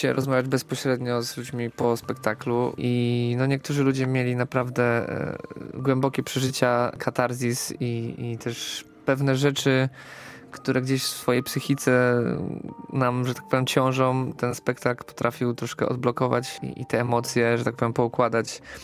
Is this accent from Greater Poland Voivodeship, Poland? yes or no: no; Silesian Voivodeship, Poland; Ja jestem Beskid Śląski, jestem Ślązak